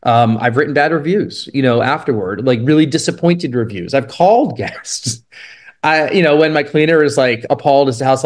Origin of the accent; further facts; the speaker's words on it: New York, United States; Like where I grew up outside New York City, like my town, I would never imagine doing this.